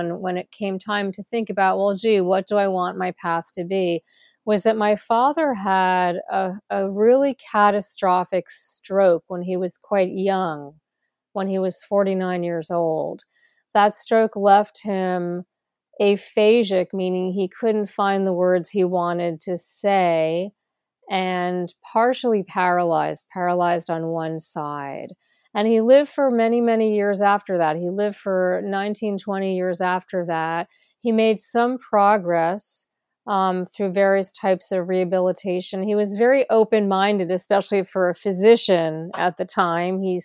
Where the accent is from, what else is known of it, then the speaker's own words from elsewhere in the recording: New Jersey, United States; I was born in New Jersey in the United States. I grew up in a suburban town.